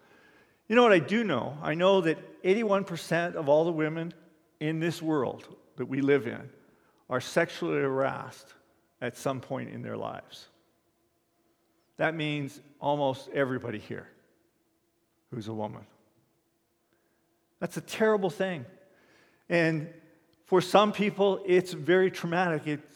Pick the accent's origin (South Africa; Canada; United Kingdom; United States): Canada; Windsor, Ontario; I grew up in Windsor, which is a multicultural place. I grew up in Little Italy in Windsor.